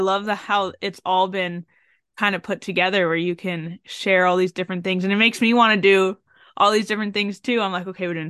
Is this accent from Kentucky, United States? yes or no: no; San Diego, California, United States; moved away; because like I grew up in San Diego and the weather's always the same.